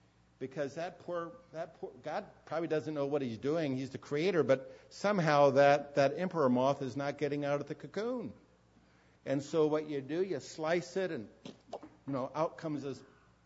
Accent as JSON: {"language": "English", "town": "San Diego", "region": "California", "country": "United States", "tie": "born or raised there", "said": "I used to do that a lot growing up in San Diego when so much was being built up in the 50s and 60s."}